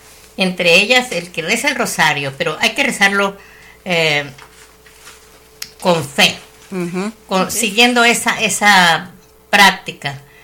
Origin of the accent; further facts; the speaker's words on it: Jalisco, Mexico; Nosotros en Jalisco, porque yo soy de Jalisco.